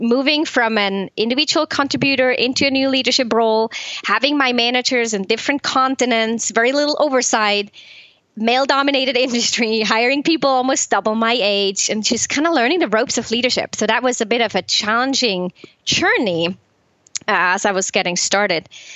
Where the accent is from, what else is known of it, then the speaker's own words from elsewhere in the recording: Switzerland; I was born and raised in Switzerland, and like this good Swiss person, I guess, I studied finance.